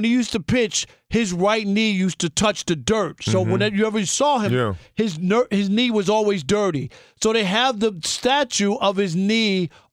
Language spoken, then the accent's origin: English; Queens, New York, United States; I remember growing up in Queens and growing up as a Mets fan